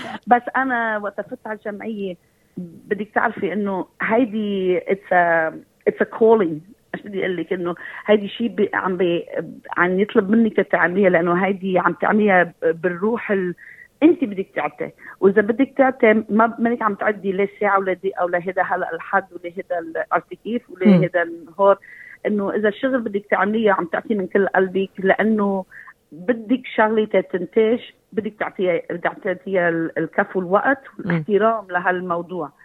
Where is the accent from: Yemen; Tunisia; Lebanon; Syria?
Lebanon; North Governorate; now in Australia; أنا بنت الشمال فطلعت وقت رحنا لهاني كيرفاء كل الشمال جميلة لأنه في عنا نحن جيل كبير من الشمال هون بأستراليا